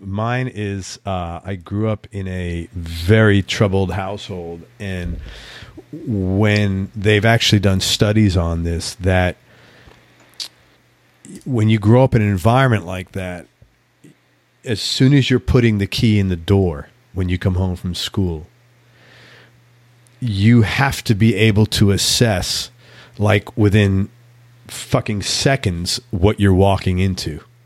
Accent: New York City, New York, United States; I'm from New York City, so this is not a New York City thing to say

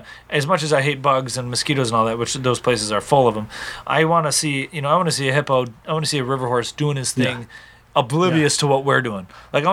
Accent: Midwest, United States; I understand a lot of, like, I'm from the Midwest.

